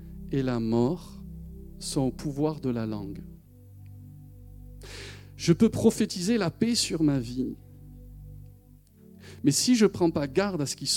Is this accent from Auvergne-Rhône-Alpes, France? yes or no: no; Rognac, Provence-Alpes-Côte d'Azur, France; moi je viens du Midi, je suis né au bord de l'étang de Berre, à Rognac.